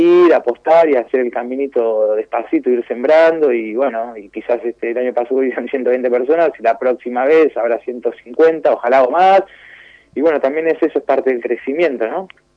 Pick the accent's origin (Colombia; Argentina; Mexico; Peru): Argentina; yo siendo argentino, la verdad es que no soy uruguayo